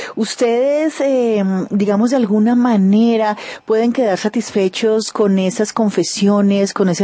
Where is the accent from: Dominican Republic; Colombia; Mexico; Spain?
Colombia; los que vivimos como colombianos a través de esas historias